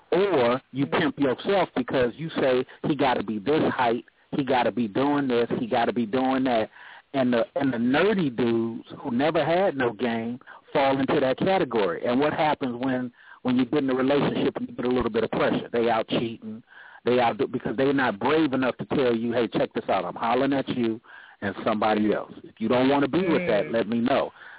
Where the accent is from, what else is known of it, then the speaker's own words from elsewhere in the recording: California, United States; I'm from California.